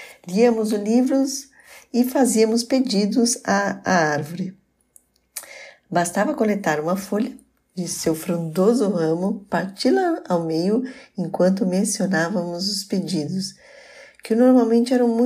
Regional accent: São Paulo, Brazil; born there; nasci em São Paulo, capital, cidade de muitos imigrantes de vários países. Sou neta de avós lituanos que tiveram que romper a barreira do idioma para aprender o português. E hoje é o idioma que me dá identidade.

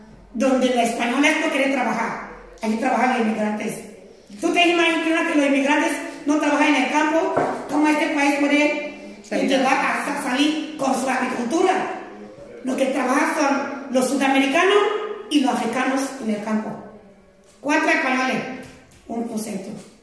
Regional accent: Nigeria; now in Sevilla, Spain; Yo trabajaba en banco antes, en 8 años, en mi país, First Bank Nigeria PLC.

